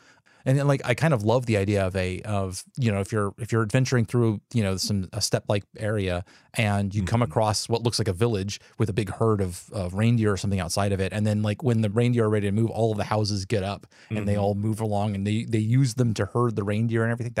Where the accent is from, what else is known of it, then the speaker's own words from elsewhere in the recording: Texas, United States; I give you full permission as a Texan to do that.